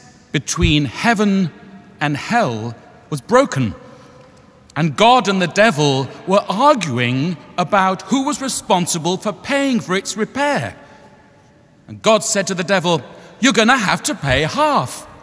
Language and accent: English; New York, United States; They wanted to know where we all came from, and they smiled broadly when I said we came from New York.